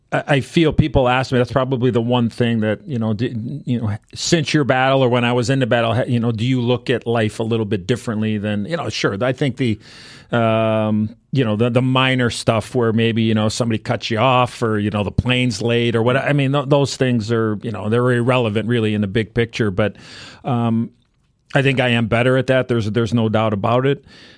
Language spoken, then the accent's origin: English; Chicago, Illinois, United States; When people told me I would never make it to the NHL because I was a kid from Chicago and I would never be able to play for the Blackhawks.